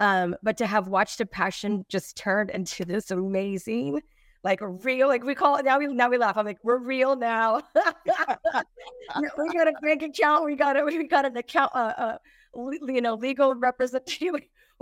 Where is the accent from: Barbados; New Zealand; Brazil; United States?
United States; La Mirada, California; I'm local from Santa Fe, from La Mirada, went to high school in Santa Fe Springs, St. Paul High School.